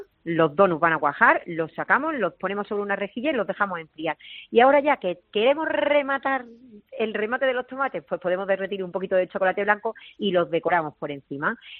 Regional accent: Málaga, Andalusia, Spain; now in Madrid, Spain; Pues súper feliz porque está en mi tierra todo el verano. Esto de ser autónomo tiene la ventaja de que, como trabajo en casa, puedo trabajar donde estoy y yo llega el veranito y me voy a mi tierra el verano enterito.

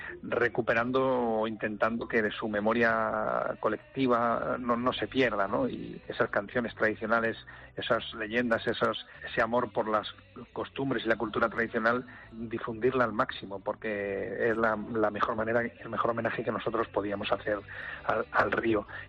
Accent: Castilla-La Mancha, Spain; nosotros estamos afincados, somos castellano-manchegos y además somos ribereños también porque parte del grupo reside en Aranjuez.

